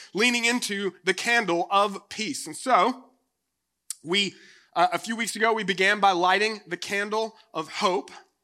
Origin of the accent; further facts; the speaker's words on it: the South, United States; Like I grew up in the South and every year my family comes together